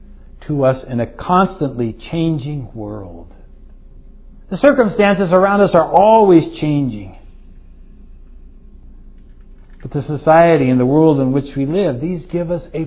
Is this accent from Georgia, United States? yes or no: no; Santa Clara, California, United States; Now I think back to my days of growing up in Santa Clara, California.